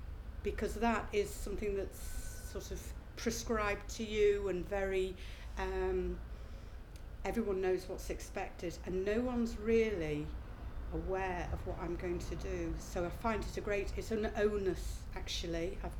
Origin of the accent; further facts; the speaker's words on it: Manchester, North West England, United Kingdom; also born or lived in London; now in Liverpool, United Kingdom; I'm 51, and I'm from Liverpool. Okay. I live there, but I'm originally from Manchester. And I lived in London for about 18 years.